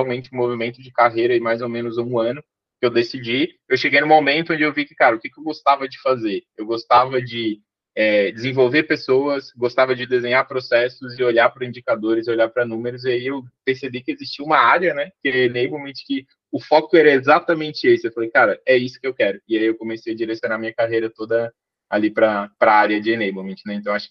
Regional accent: Florianópolis, Santa Catarina, Brazil; Sou aqui de Floripa, tenho 30 anos, fiz recente aí nesse mês.

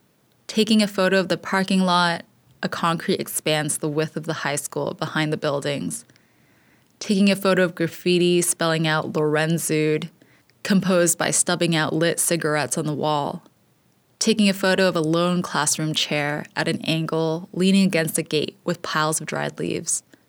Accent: Hong Kong; But I grew up in Hong Kong, a polluted city of skyscrapers where everything within eyesight is man-made.

